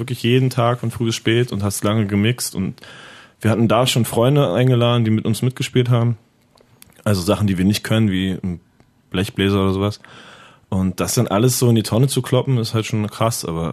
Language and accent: German; Berlin, Germany; Wir sind zwar, ja, wir sind Berliner